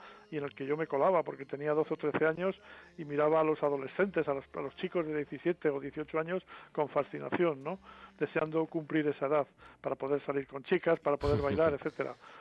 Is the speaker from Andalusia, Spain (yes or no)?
no; Miranda de Ebro, Castile and León, Spain; yo añoro muchísimo mis tiempos en Miranda de Ebro, mi infancia en Miranda de Ebro, en el río